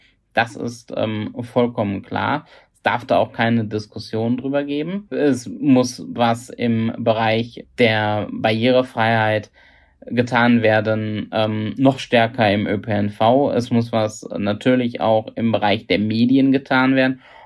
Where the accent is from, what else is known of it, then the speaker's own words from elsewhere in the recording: Essen, North Rhine-Westphalia, Germany; meine Heimatstadt Essen